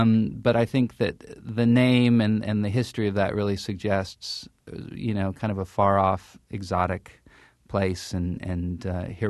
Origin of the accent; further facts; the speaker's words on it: Helena, Montana, United States; I grew up in Helena, Montana.